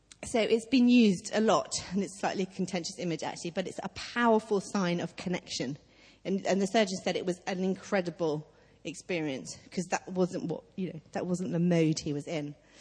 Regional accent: South East England, United Kingdom; And I know nothing because I grew up in Surrey.

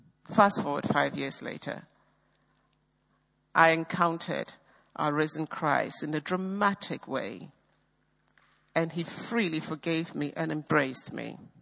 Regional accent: Ghana; I grew up in Ghana, and my darling mama was a Presbyterian.

